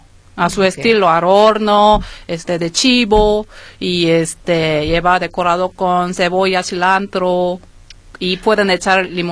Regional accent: South Korea; now in Guadalajara, Mexico; Porque yo soy una coreana.

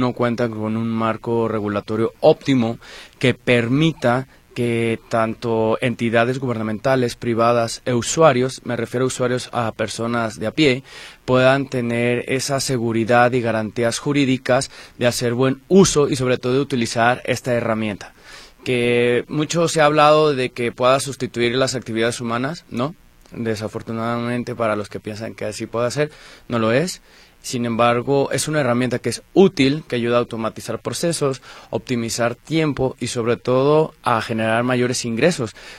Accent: Jalisco, Mexico; now in Spain; me siento muy contento y muy feliz de estar aquí en mi tierra, ya a vísperas del Mundial.

